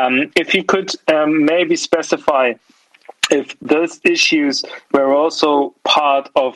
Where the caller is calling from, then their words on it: Germany; I'm connecting today from Germany.